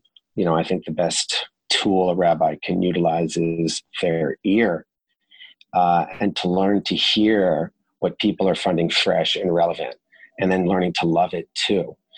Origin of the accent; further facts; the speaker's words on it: Dix Hills, New York, United States; We grew up in the Solomon Schechter Day School of Nassau County and the Dix Hills Jewish Center out in Suffolk County, Long Island, which was not a place that I felt really at home.